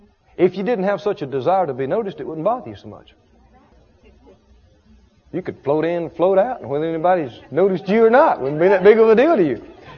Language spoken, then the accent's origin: English; the South, United States; I grew up in the South. And my granddad was, you know, known for saying this.